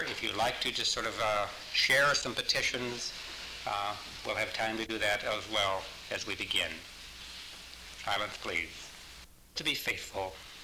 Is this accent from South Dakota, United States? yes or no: yes; Sioux Falls, South Dakota, United States; We're from Sioux Falls, South Dakota.